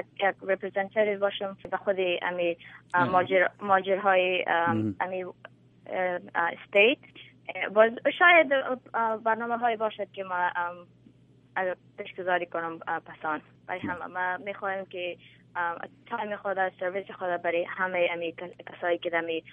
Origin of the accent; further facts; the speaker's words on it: Afghanistan; امی هر کسی که ما گپ میزنم میگه تو افغانستان هستی، ما میگم بله ام از افغانستان هستم و ما پراود هستم که ما خودم افغان هستم.